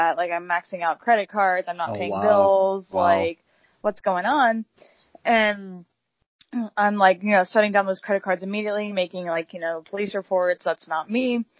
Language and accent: English; Cincinnati, Ohio, United States; the person that I was watching was from Cincinnati and where I'm from.